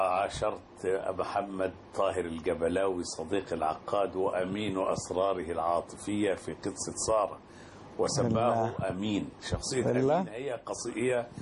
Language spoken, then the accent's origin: Arabic; Cairo, Cairo Governorate, Egypt; كما نقول عندنا في القاهرة